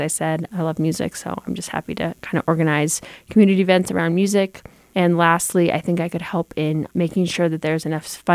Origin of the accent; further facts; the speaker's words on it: Los Angeles, California, United States; So I grew up in Los Angeles and grew up listening to a lot